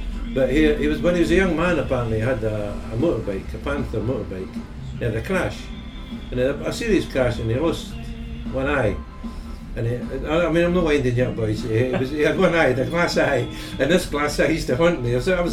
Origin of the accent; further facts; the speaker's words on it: Edinburgh, Scotland, United Kingdom; I was born in Edinburgh in 1946, so I'm 62 now. I went to school, local school at Preston Street. I mean, South Side, although I work in the South Side, but I was a South Side born in Simpson Maternity Pavilion